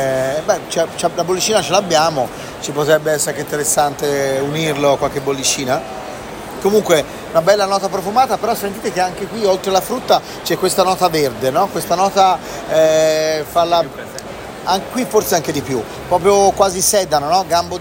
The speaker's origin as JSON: {"language": "Italian", "region": "Tuscany", "country": "Italy", "said": "a me da toscano mi viene in mente il cacciucco"}